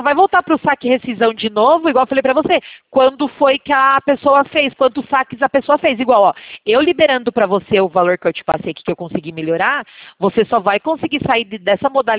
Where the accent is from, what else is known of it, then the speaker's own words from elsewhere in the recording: Sorocaba, São Paulo, Brazil; eu sou daqui da cidade de Sorocaba.